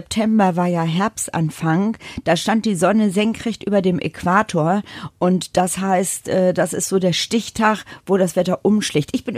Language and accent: German; Borkum, Lower Saxony, Germany; ich bin ja auf Borkum aufgewachsen, da lernt man nicht schwimmen, da geht man nur baden, weil es für Kinder zu gefährlich ist.